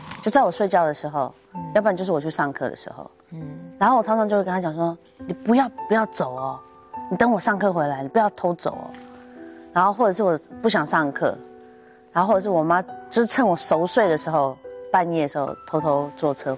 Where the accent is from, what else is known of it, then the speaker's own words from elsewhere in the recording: Chiayi, Taiwan; also born or lived in Kaohsiung; 阿公阿嬷带大。我是在高雄出生，嘉义长大，两岁的时候就给阿公阿嬷接管这样子。